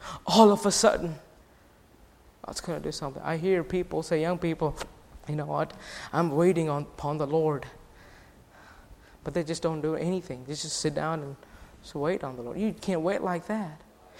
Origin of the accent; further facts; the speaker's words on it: India; I'm an Indian. So I'm from India.